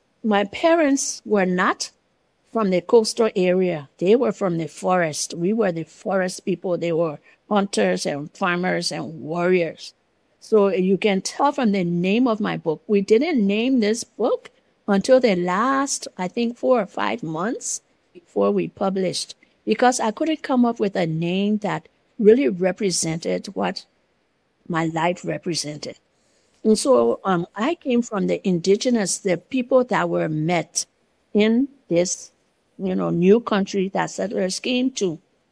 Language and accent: English; Liberia; first language Bassa; English is a second language; We have 16 tribes in Liberia. We are from the Bassa group. And because we didn't know English well, we started school at a small village